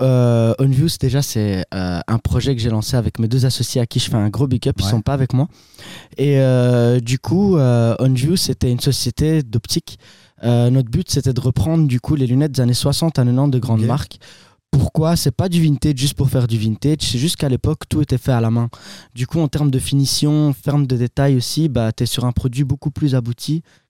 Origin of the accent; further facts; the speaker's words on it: Belgium; born there; Alors, moi, je vais sur mes 27 ans, je suis égyptien, du coup d'origine, mais je suis né ici.